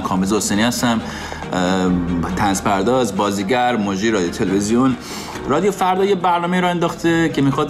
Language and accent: Persian; Iran; moved away; من زدم از ایران بیرون، مهاجرت کردم، تن به مهاجرت دادم